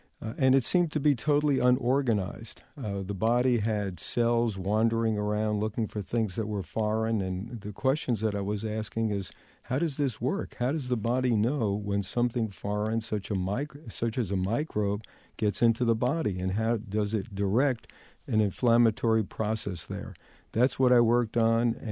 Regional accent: Brooklyn, New York, United States; Well, I was a young kid growing up in Bensonhurst, Brooklyn. My parents were immigrants from the Ukraine, fled the pogroms. So I grew up in a real blue-collar neighborhood.

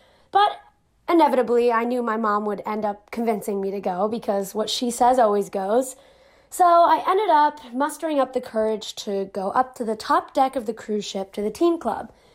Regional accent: Palm Beach, Florida, United States; He was from Fort Myers, and I was from Palm Beach. So we lived about 2.5 hours away from each other on the opposite side of the state.

